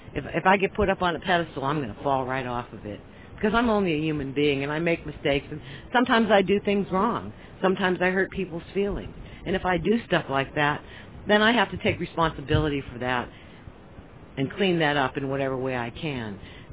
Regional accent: Pennsylvania, United States; also born or lived in San Francisco Bay Area; I'm actually originally from Pennsylvania, but I spent most of my life in California, in the San Francisco Bay Area

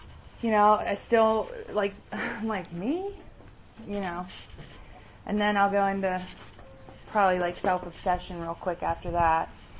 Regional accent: Altoona, Pennsylvania, United States; now in Newcastle, United States; So I moved to Newcastle. I'm from Altoona, which that's why I love this area, too. I grew up in Altoona.

